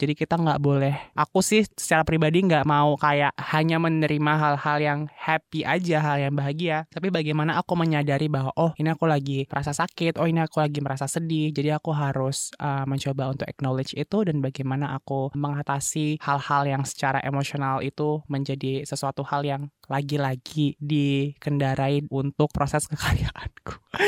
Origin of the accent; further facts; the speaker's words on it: Bali, Indonesia; also born or lived in Lampung / Sumba; Lahir di Lampung, kecil di Bali, terus pindah ke Sumba, moving-moving.